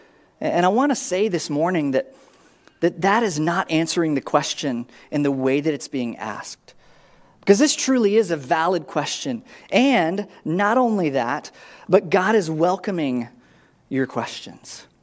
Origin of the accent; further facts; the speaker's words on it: Tennessee, United States; where I grew up in Tennessee, we actually had amenities like running water and electricity and cable television.